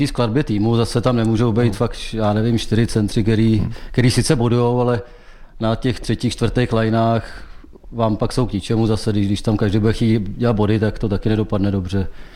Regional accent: Chomutov, Ústí nad Labem Region, Czechia; also born or lived in Litvínov; tím, že jsem vyrůstal v Chomutově, pak v Litvínově jsem jezdil hodně na hokej

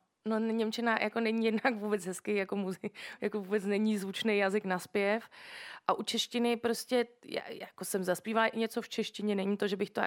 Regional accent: Germany; když jsem vyrůstala v Německu, tak tam ta anglická hudba byla poměrně populární

